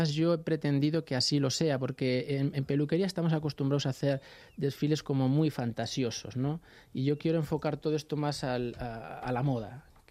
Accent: Pamplona, Navarre, Spain; moved away as an adult; Yo me fui de Pamplona, porque yo soy de Pamplona y tengo mis peluquerías en Pamplona. Me fui de Pamplona ganando 58.000 pesetas al mes en el año 91 y llegué a Londres

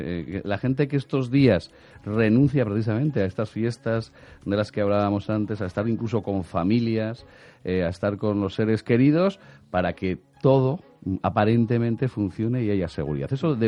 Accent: Jaca, Aragon, Spain; que no por ser de mi tierra, que somos paisanos

